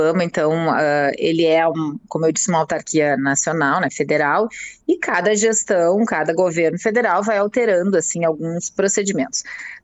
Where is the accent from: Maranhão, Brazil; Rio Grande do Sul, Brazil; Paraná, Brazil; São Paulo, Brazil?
Rio Grande do Sul, Brazil; Porto Alegre; Sou daqui de Porto Alegre.